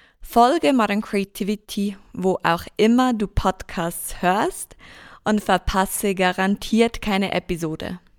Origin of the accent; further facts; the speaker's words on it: Zurich, Switzerland; Ich komme aus Zürich und pendle zwischen Berlin und meiner Heimatstadt.